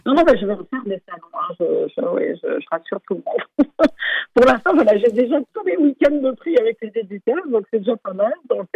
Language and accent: French; Dijon, Bourgogne-Franche-Comté, France; also born or lived in Lyon; Et j'ai vécu à Lyon au début. Et après, oui, je pensais à Grenoble. Je suis de Dijon, moi, j'ai vécu à Dijon.